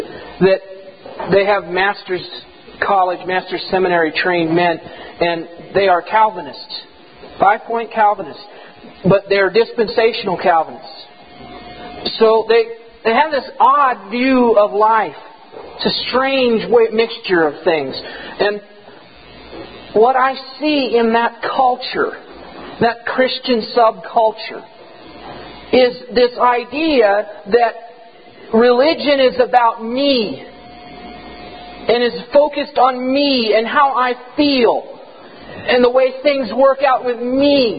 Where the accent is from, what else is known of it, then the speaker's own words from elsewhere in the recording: Greeley, Colorado, United States; I'm from Colorado. I'm a weird thing, you see. I'm a native. I was born in Greeley.